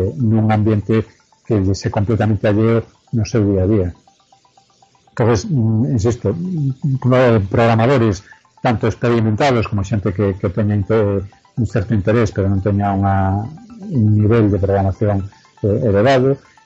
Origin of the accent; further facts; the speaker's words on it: Pontevedra, Galicia, Spain; eu como pontevedrés estou convencido de que Pontevedra podría ter moito de dicir